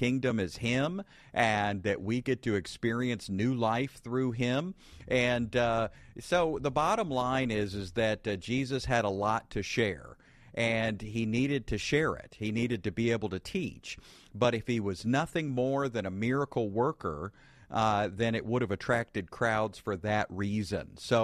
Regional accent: the South, United States; Now, I grew up in the Bible Belt, just like you did, I'm sure.

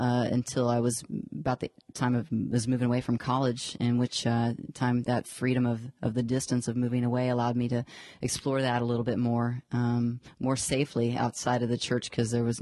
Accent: Houston, Texas, United States; Yeah, well, I grew up in Houston, and I grew up in a Christian home.

